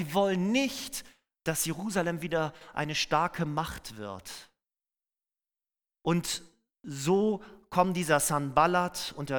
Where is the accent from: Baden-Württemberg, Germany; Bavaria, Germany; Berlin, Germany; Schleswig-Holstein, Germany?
Schleswig-Holstein, Germany; Da, wo ich herkomme, an der Ostküste, sieht es ein bisschen anders aus. Da haben wir sogar die holsteinische Schweiz.